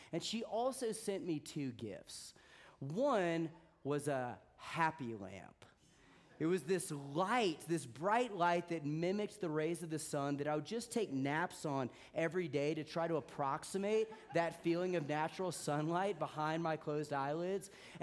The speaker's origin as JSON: {"language": "English", "region": "Deep South", "country": "United States", "tie": "born or raised there", "said": "I grew up in the Deep South, and when I left the sunny southern climes for the chillier weather of New England"}